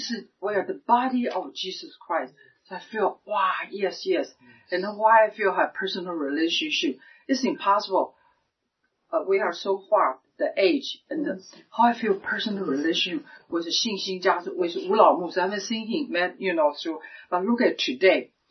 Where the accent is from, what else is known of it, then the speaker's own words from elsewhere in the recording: Taichung, Taiwan; English is a second language; moved away as an adult; also born or lived in Taipei; now in United States; But I'm not I'm from Taichung. Only can go to Taipei twice, three times a year. So I visit there, I learn 安静等候. I was very young, around 20, I'm in the college.